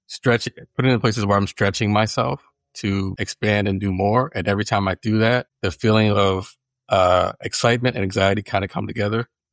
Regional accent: Virginia, United States; I'm from Virginia. I had friends from a lot of different ethnic backgrounds.

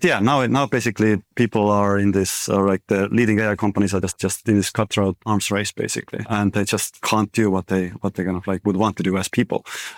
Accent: Estonia; when I grew up in Soviet-occupied country in Estonia

